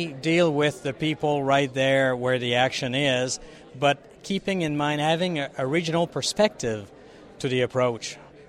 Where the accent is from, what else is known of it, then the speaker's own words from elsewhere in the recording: Montreal, Quebec, Canada; Well, I'm from Montreal originally. I'm at the University of Montreal